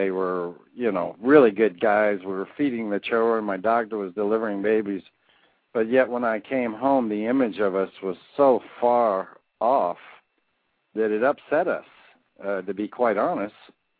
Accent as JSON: {"language": "English", "region": "the South", "country": "United States", "said": "I didn't graduate high school. I'm a Southerner. I can't speak correctly"}